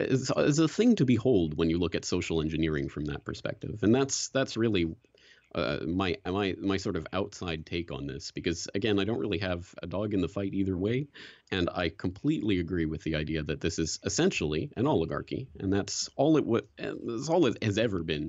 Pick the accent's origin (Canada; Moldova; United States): Canada; now in Japan; being Canadian in Japan, so I'm not an American.